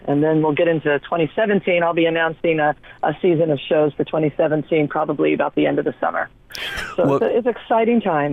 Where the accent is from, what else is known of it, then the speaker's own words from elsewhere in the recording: Anchorage, Alaska, United States; although I'm born and raised in the Anchorage theater community, I'm still coming into a new community here in some ways.